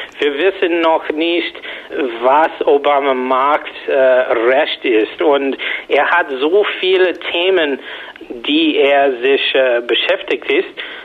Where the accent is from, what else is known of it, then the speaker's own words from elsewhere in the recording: United States; German is a second language; Und als Amerikaner, ehrlich gesagt, fühlte ich mich natürlich stolz einerseits